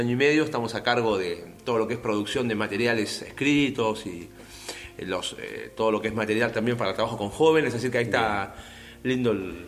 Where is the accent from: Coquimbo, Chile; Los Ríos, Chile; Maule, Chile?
Coquimbo, Chile; moved away as an adult; also born or lived in Argentina; Nací en Chile, en el norte, al norte de Santiago, 500 kilómetros. Mi ciudad es Coquimbo. Después de estudiar ahí una carrera en la facultad, decidimos ir a prepararnos para servir al Señor ahí en San Miguel del Monte, a 100 kilómetros de Buenos Aires.